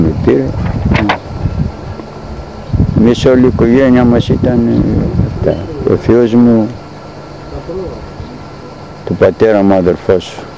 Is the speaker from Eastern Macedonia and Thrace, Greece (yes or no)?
yes; Kavala, Eastern Macedonia and Thrace, Greece; Εδώ και στην Καβάλα.